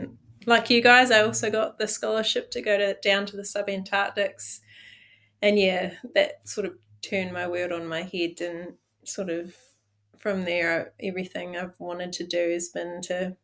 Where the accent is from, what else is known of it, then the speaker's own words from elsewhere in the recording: Dunedin, Otago, New Zealand; I grew up in the Otago Peninsula in Dunedin, sharing my backyard with sea lions and albatross.